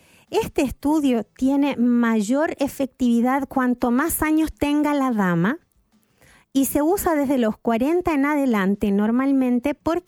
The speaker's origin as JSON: {"language": "Spanish", "country": "Chile", "tie": "born or raised there", "also_born_or_lived": "Argentina"}